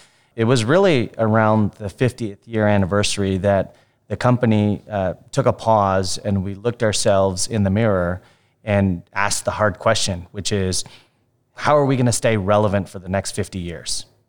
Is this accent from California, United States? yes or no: no; Chicago, Illinois, United States; also born or lived in Philadelphia / Boise / Minneapolis; I'm born and raised in Chicago, spent some time in Philadelphia, moved to Boise, Idaho when I was with Albertsons, moved to Minneapolis, and then came back to Chicago.